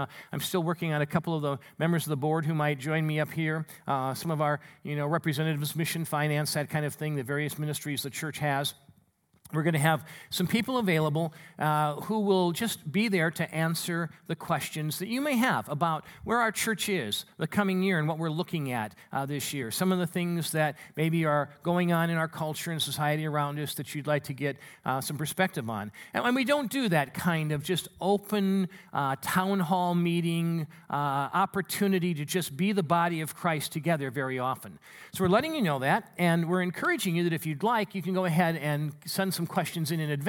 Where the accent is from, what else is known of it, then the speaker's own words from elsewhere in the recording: Minneapolis, Minnesota, United States; born there; also born or lived in Green Bay, Wisconsin; I was born in Minneapolis and St. Paul, so even though I lived most of my life near Green Bay and am a totally and thoroughly committed Green Bay fan